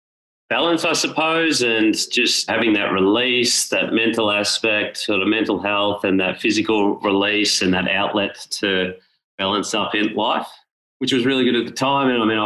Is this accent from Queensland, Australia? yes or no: no; Bendigo, Victoria, Australia; So I'm from Bendigo in Victoria. So we're regional Victoria.